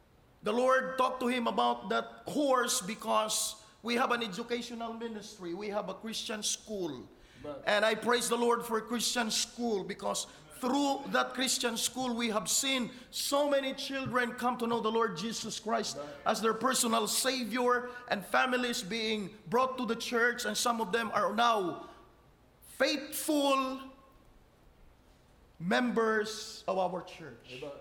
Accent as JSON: {"language": "English", "region": "Eastern Visayas", "country": "Philippines", "second_language": "English", "said": "I am in the middle of the Philippines, which is the Visayas region, in particular the Eastern Visayas"}